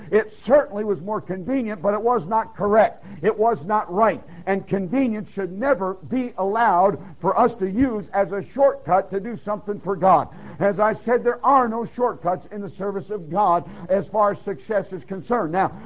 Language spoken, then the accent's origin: English; Detroit, Michigan, United States; But I am not a farm boy. I grew up in Detroit, Michigan. I feel much more secure in the city than I do on a farm.